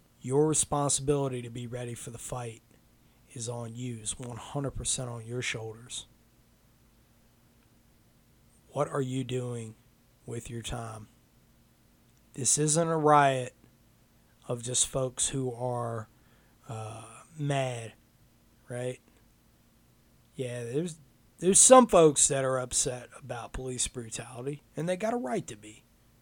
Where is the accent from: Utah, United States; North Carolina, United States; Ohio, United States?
North Carolina, United States; We're both from North Carolina